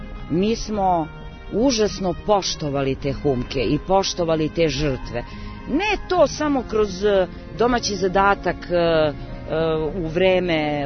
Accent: Šumadija and Western Serbia, Serbia; Kada odrastate u tom naselju i provodite najlepši deo detinjstva u Šumaricama, vi imate onda jednu privilegiju koju druga deca nemaju.

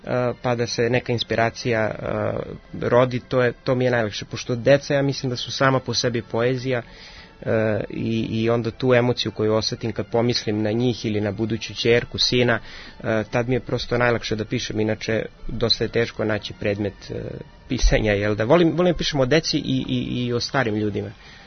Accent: Belgrade, City of Belgrade, Serbia; Imam 23 godine, iz Beograda sam

